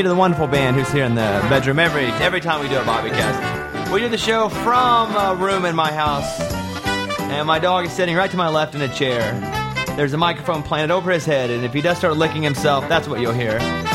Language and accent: English; Arkansas, United States; I'm from Arkansas, so. And in Arkansas, you love